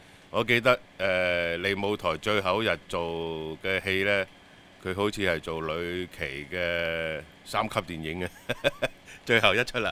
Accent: Sham Shui Po, Kowloon, Hong Kong; 细细个我哋就喺深水埗长大噶啦，咁喺深水埗附近苏村嗰头咧就翻学噶。

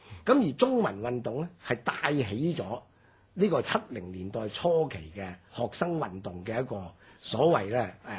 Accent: Hong Kong; 我哋香港人今日所講嘅家庭咧，就係你自己同埋你嘅仔女嘅嗰個家庭啦

